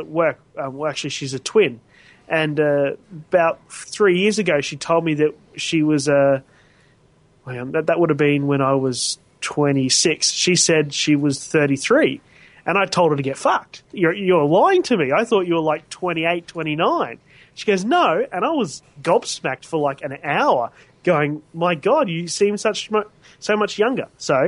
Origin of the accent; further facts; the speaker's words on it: Brisbane, Queensland, Australia; from Brisbane, Australia.